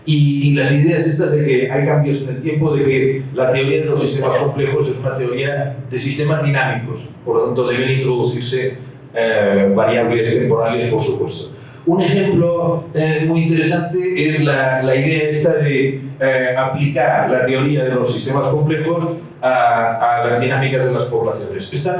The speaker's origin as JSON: {"language": "Spanish", "region": "Balearic Islands", "country": "Spain", "said": "Nosotros crecemos, por ejemplo, en Mallorca, de donde yo vengo, somos 1 millón de habitantes."}